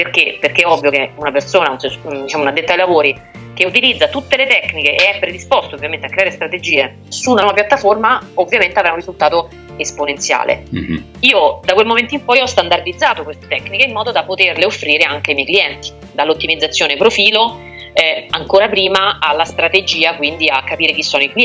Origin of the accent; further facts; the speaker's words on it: Rome, Lazio, Italy; now in Macerata, Italy; Io sono romana, da poco trasferita a Macerata per seguire alcuni progetti lavorativi